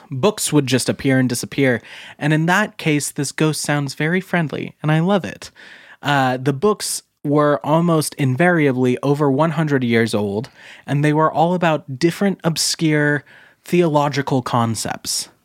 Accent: Boise, Idaho, United States; headquartered right here in my hometown of Boise, Idaho.

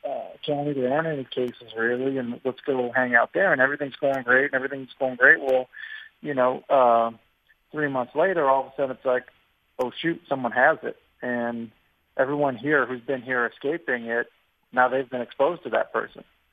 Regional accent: Boston, Massachusetts, United States; Yeah, definitely, very familiar with her growing up in Boston.

